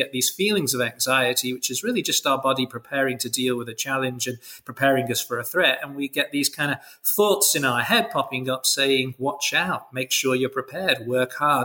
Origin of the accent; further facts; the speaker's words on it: England, United Kingdom; moved away as an adult; now in Australia; I'm English originally. I moved to Australia when I was 25